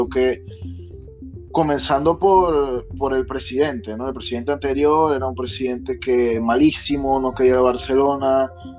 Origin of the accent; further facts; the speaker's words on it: Panama; Sé que soy de Panamá, pero yo soy culé de corazón.